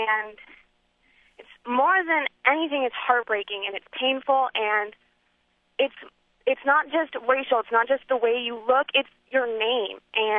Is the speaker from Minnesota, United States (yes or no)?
yes; Minnesota, United States; born there; I was born in Minnesota. I'm French Canadian, and it's really painful.